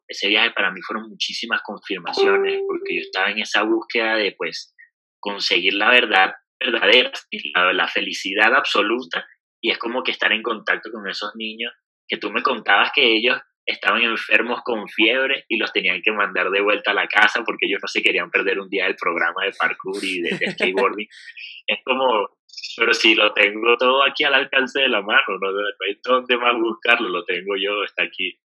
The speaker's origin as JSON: {"language": "Spanish", "country": "Venezuela", "lives_now": "Colombia", "said": "soy venezolano, tengo 28 años, hace 3 años que vivo en Colombia"}